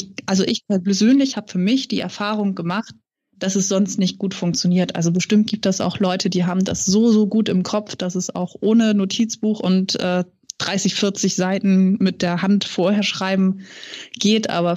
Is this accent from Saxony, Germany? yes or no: no; Hamburg, Germany; born there; Also die meisten meiner Bücher, jetzt abgesehen von Myrika, spielen ja auch in Hamburg, meiner Geburtsstadt.